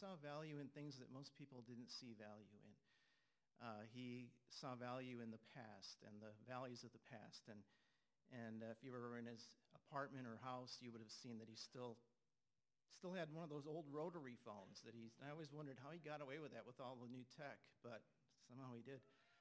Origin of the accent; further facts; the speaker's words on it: Mount Carroll, Illinois, United States; I'm from Mount Carroll.